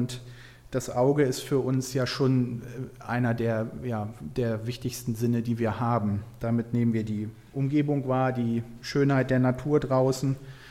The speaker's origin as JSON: {"language": "German", "town": "Braunschweig", "region": "Lower Saxony", "country": "Germany", "said": "hast du schon gesagt gerade, und ich bin aus Braunschweig, aus der Friedenskirche"}